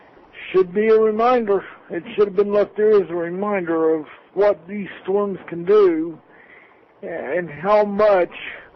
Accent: Tampa, Florida, United States; I grew up on the Gulf Coast in Tampa.

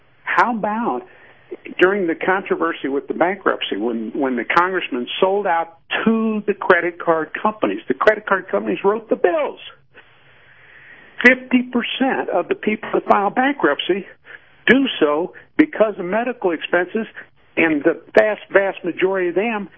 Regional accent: Chicago, Illinois, United States; now in New Mexico, United States; when I was growing up in Chicago in the 50s and 60s, the loan sharks didn't get as much as the credit card companies.

